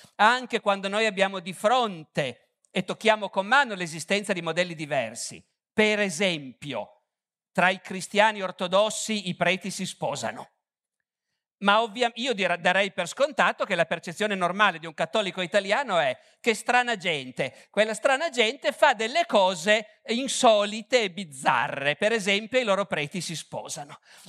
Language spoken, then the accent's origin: Italian; Turin, Piedmont, Italy; born there; quando io sono nato a Torino nel 1959 c'era già qualche pizzeria